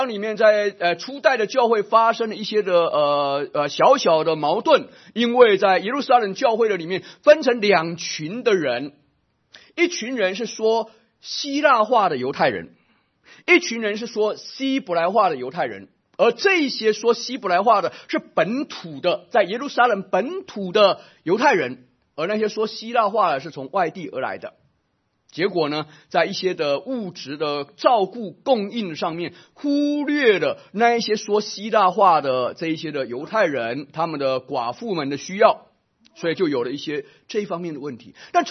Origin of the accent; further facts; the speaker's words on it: China; moved away as an adult; 我相信大多数我们是第一代的移民，我也相信大多数的第一代移民也像我一样